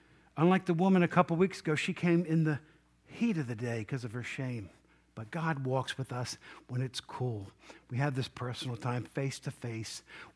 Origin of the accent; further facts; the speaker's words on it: Maryland, United States; So we grew up in Cecil County, and we didn't have, you know, much of a diversity.